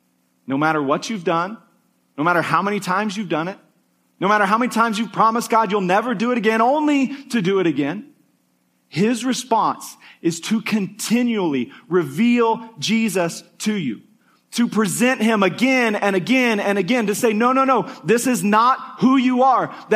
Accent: Kansas, United States; when I was a kid, I grew up in Kansas, so we would watch Chiefs games every Sunday.

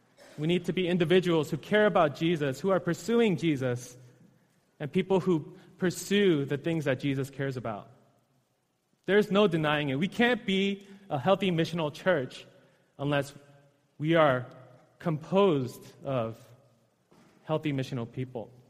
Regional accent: New York, United States; I'm a New Yorker.

